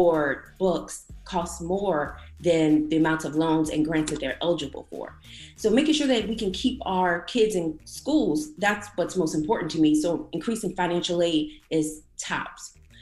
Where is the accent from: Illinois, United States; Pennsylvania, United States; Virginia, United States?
Virginia, United States; Petersburg; I was born and raised in Petersburg, Virginia. It used to be an affluent and well-to-do African-American community